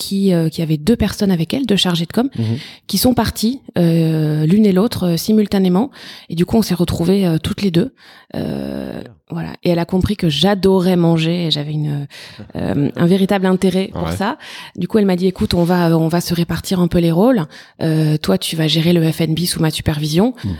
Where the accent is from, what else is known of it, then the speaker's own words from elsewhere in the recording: Southwest France, France; moved away as an adult; now in Paris, France; Je suis originaire du Sud-Ouest. Ça fait 13 ans que je vis à Paris. Voilà, je suis mariée, j'ai un enfant qui a 5 ans.